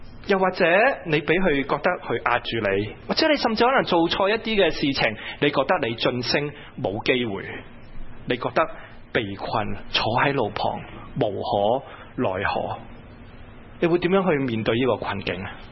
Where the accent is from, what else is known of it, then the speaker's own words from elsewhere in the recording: China; 跟住作为中国人的爸爸